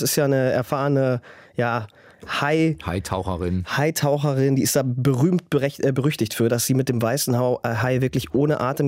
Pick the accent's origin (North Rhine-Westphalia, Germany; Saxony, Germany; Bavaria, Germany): North Rhine-Westphalia, Germany; Recklinghausen; born there; now in Oer-Erkenschwick, Germany; ich wohne wirklich nur übergangsweise in Oer-Erkenschwick. Ich bin geboren in Recklinghausen.